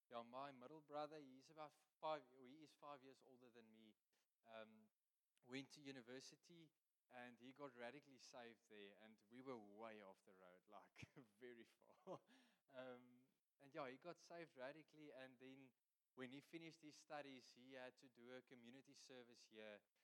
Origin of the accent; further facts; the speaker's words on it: Kimberley, Northern Cape, South Africa; So I grew up in Kimberley in the Northern Cape. You'll probably hear from my English.